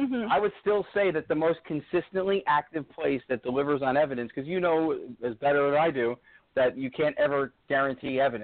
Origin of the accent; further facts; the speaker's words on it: New Jersey, United States; also born or lived in Los Angeles; which I'm originally from New Jersey, so I've lived in New Jersey and in Los Angeles.